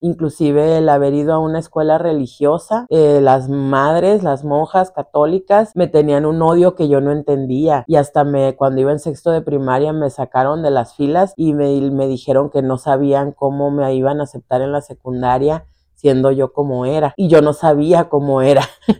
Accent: Tijuana, Baja California, Mexico; also born or lived in Barcelona, Spain; Nací en España, en Barcelona, España, por un accidente. Mi mamá y mi papá estaban estudiando allá, mi mamá es de Guadalajara, mi papá era de aquí de Tijuana, nacido en Tijuana

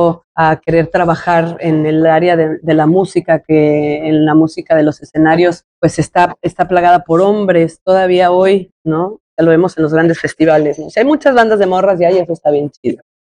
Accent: San Luis Potosí, Mexico; born there; Yo nací en San Luis Potosí, en el barrio de San Miguelito, como dice la canción. Y la verdad es que tuve una infancia bastante relajada.

